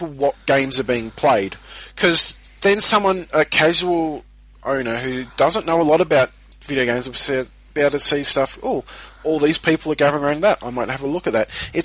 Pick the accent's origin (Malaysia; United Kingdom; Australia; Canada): Australia; I'm not British, I'm Australian.